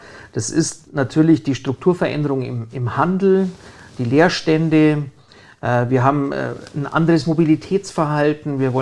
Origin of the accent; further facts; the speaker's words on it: Kaufbeuren, Bavaria, Germany; ich konnte dann in meiner Heimatstadt wieder tätig werden. Bei der Polizei war ich zu der Zeit in München, ohne jede Perspektive jemals wieder nach Kaufbeuren zu kommen.